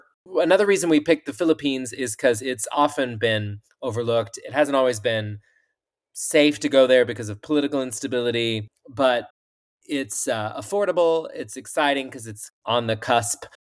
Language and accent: English; Arkansas, United States; Jasper. I mean, Jasper. My home state of Arkansas, Hot Springs.